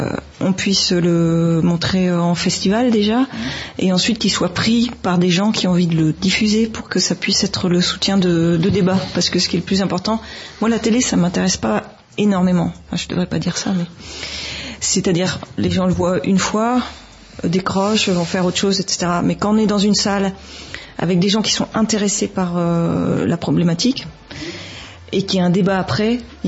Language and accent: French; Lille, Hauts-de-France, France; Je suis de Lille.